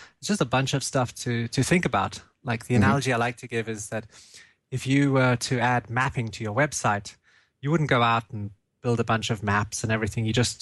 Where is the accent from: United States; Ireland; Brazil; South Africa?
South Africa; now in Munich, Germany; I'm coming in from Munich, Germany today. Originally, I'm from South Africa, but I've somehow managed to end up here in Germany.